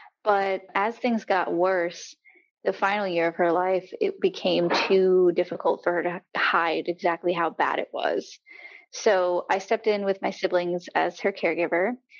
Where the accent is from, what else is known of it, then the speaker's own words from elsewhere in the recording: Wisconsin, United States; now in Long Island, United States; I'm originally from Wisconsin, but I very recently moved out to Long Island, New York.